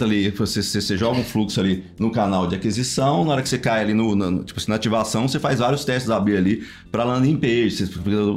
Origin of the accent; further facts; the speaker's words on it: Anápolis, Goiás, Brazil; Cara, eu sou de Goiás. Sou